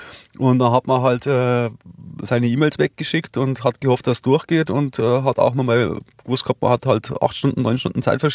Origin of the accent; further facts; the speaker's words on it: Rosenheim, Bavaria, Germany; Traunsteiner Landkreis, das ist für mich meine Heimat, das ist für mich daheim, die Berge, die Seen, Rosenheim selber, da fühle ich mich daheim.